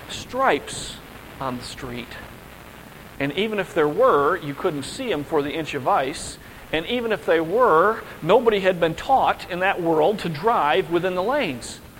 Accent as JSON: {"language": "English", "region": "Midwest", "country": "United States", "tie": "born or raised there", "said": "You know, I'm growing up in the Midwest. I've seen this a couple times."}